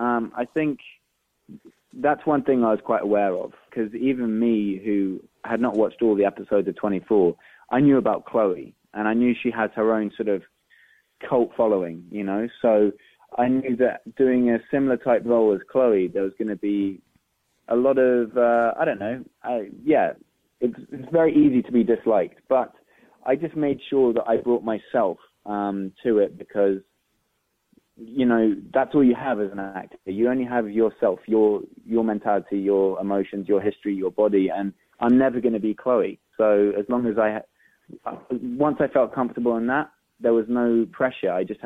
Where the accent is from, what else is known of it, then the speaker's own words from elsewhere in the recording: London, United Kingdom; I grew up in London, so I've had bad weather for years